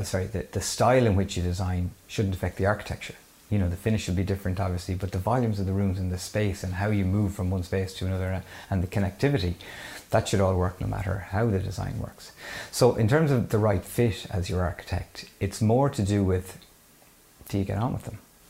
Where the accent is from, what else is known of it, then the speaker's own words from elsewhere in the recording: Connacht, Ireland; I'm from Mayo